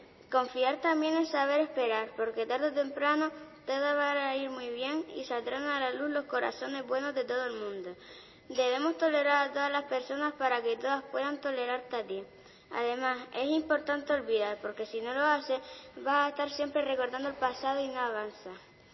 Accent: San Nicolás, Canary Islands, Spain; el que termine la carretera de mi pueblo, la aldea de San Nicolás

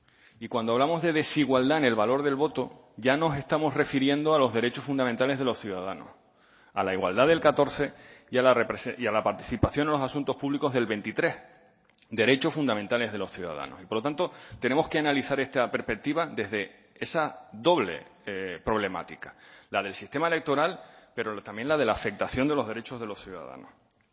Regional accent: Canary Islands, Spain; yo soy canario, me siento canario de todas las islas, he visitado todas las islas, incluida La Graciosa

